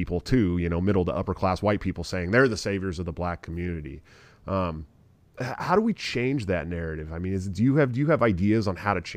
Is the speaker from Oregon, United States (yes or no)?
no; Oakland, California, United States; Now I'm from the Oakland area, right?